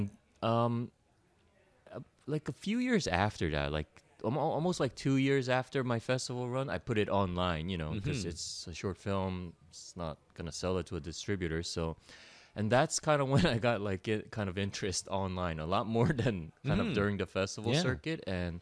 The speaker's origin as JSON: {"language": "English", "town": "Toronto", "region": "Ontario", "country": "Canada", "tie": "born or raised there", "also_born_or_lived": "United States", "lives_now": "South Korea", "said": "I grew up in Toronto from, like, high school on. Before that, I was in the States. But I've been in Korea for about 13 years now."}